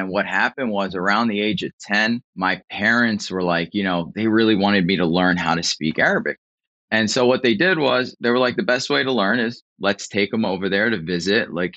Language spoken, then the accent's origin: English; Philadelphia, Pennsylvania, United States; now in Florida, United States; And so I was born and raised in South Philly. I have two other brothers.